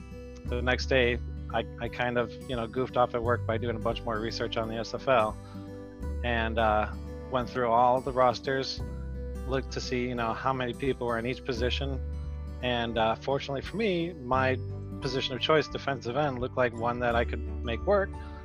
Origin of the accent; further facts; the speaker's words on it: Milwaukee, Wisconsin, United States; I'm from Milwaukee, Wisconsin, so, brew town, beer city.